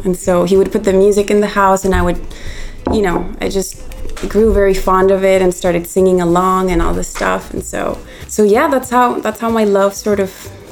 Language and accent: English; Colombia; I'm from Colombia.